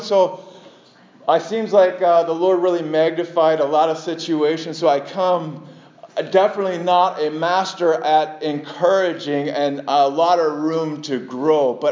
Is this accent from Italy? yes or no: no; Wisconsin, United States; I'm from Wisconsin and a Packer fan